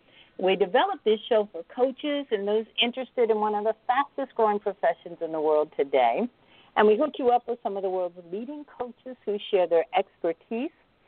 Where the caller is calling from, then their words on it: New York City, New York, United States; So I'm calling in from New York City, so we've got everything pretty much covered here.